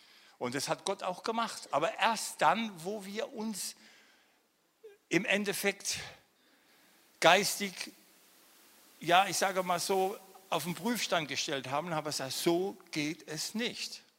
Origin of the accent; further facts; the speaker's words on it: Odenwald, Germany; Und im Odenwald, wo ich herkomme, heißt es Almoi.